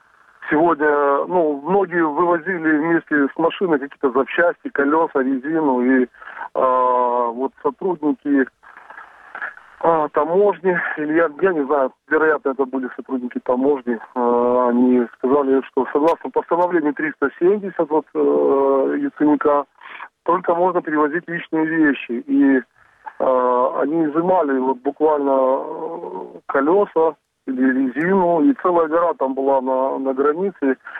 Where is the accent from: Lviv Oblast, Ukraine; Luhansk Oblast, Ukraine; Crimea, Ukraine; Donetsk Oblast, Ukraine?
Crimea, Ukraine; Yevpatoria; я из Евпатории.